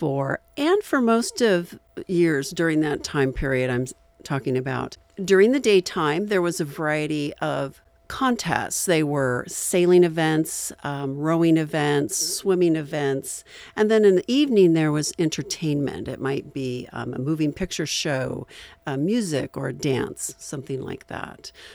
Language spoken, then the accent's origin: English; Washington, United States; when I was growing up on the Columbia River in eastern Washington